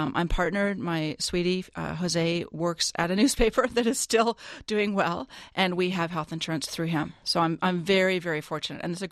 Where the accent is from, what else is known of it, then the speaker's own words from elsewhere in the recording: Canada; I attended the University of Toronto. I'm Canadian originally